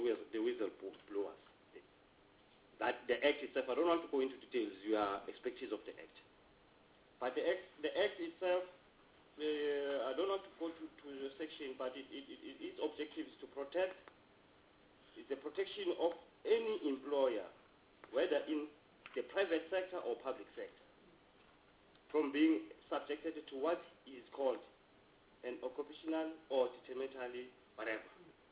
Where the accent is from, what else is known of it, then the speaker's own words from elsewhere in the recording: South Africa; the more as South African we acknowledge these liberal policies that are important to South Africa as our policies, the more as South African we suffer.